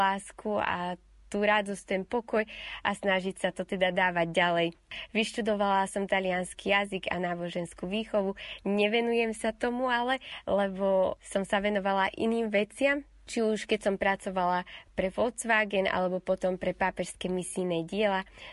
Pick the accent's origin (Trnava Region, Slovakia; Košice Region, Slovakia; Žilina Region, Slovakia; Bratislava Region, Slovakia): Žilina Region, Slovakia; Zázrivá; a pochádzam z krásnej malebnej dedinky Zázriva na Orave.